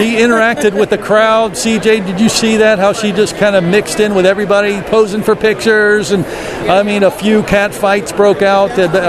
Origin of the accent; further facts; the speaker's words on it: Florida, United States; We're from Florida, so we're easily amused.